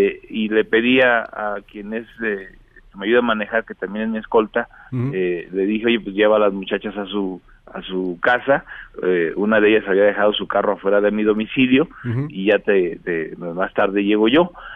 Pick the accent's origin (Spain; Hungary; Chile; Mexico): Mexico; Morelia, Michoacán; also born or lived in Tepalcatepec; Yo, aunque nací en Tepalcatepec, toda mi vida he vivido en Morelia, desde los 6 años, aquí estudié la primaria, la secundaria, la preparatoria, así es que soy más moreliano que de allá